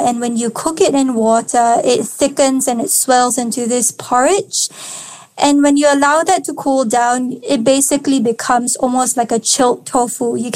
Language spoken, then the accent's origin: English; Singapore; I grew up in Singapore, and in Singapore, there are so many different races. So I really grew up with this multicultural approach to food